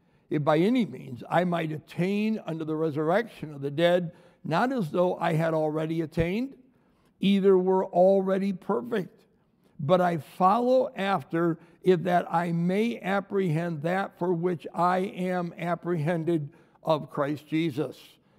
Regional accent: Detroit, Michigan, United States; as you travel around the world and you tell someone you're from Detroit

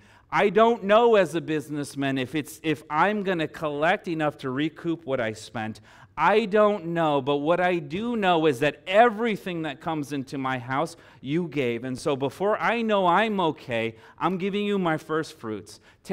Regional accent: Brazil; I'm Brazilian, and I grew up in Brazilian churches

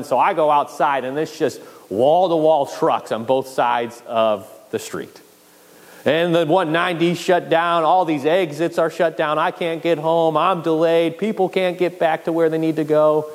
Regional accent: Buffalo, New York, United States; Right, growing up in Buffalo, I loved hearing the stories of people who would travel from the South

